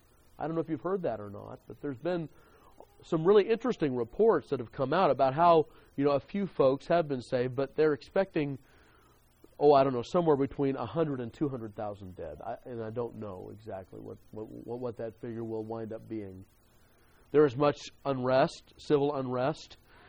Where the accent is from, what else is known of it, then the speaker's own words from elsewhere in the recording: California, United States; now in Texas, United States; And, of course, when I moved out here from California, we have a completely different way of building buildings here than we did in California